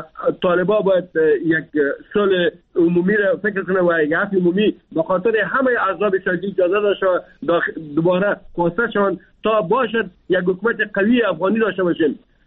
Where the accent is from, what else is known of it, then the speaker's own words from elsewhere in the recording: Afghanistan; ما افغان هستیم، ما مسلمان هستیم